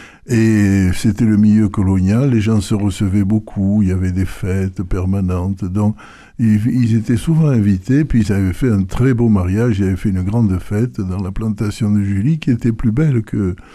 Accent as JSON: {"language": "French", "town": "Toulouse", "region": "Occitanie", "country": "France", "said": "Ah ben quand on est Toulousain"}